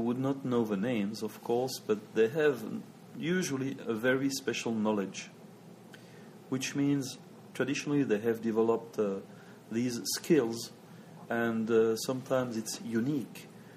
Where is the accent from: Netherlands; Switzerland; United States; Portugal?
Switzerland; I'm Swiss. I'm from the Jura Mountains. It's in the northern part of the country. It's a remote place. Not many people know. It is very much focused on watchmaking.